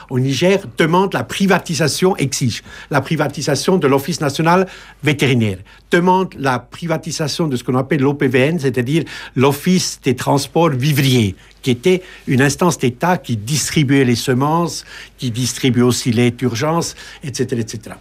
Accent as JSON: {"language": "French", "region": "Geneva", "country": "Switzerland", "said": "ou suisse aussi, je suis de Genève"}